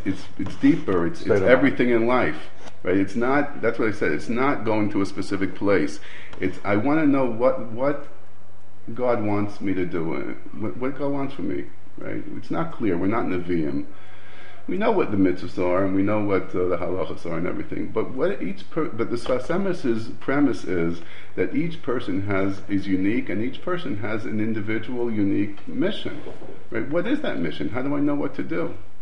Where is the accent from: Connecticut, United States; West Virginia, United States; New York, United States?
New York, United States; I'm from New York, you know. I'm. It's totally in my bones, right?